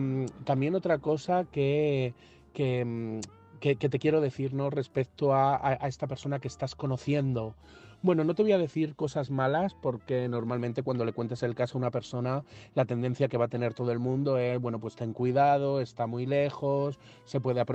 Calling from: Madrid, Community of Madrid, Spain; de Madrid

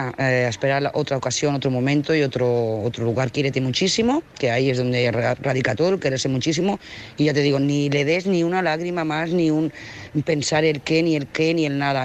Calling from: Lloret de Mar, Catalonia, Spain; de Lloret de Mar.

